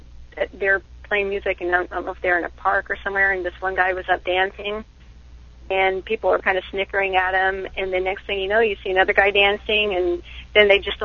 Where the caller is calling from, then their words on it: Oregon, United States; and I'm calling from Oregon.